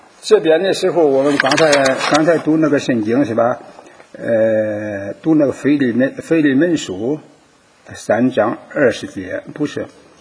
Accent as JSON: {"language": "Chinese", "country": "China", "said": "我们中国人会说大姑欢要亲兄弟"}